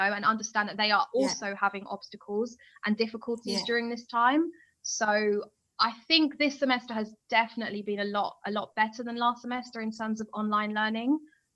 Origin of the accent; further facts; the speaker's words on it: London, United Kingdom; also born or lived in New York, United States / Madrid, Spain; I'm from London, which is a huge, huge metropolitan city. And I've also lived in New York for a while, in a city, New York, and in Madrid.